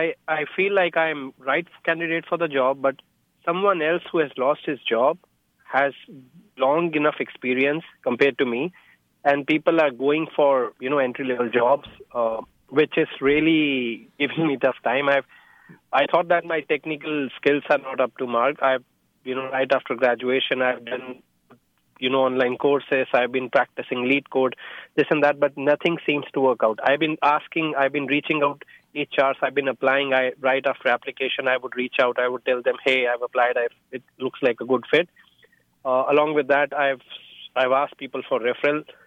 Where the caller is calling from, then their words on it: Sunnyvale, California, United States; I'm calling from Sunnyvale.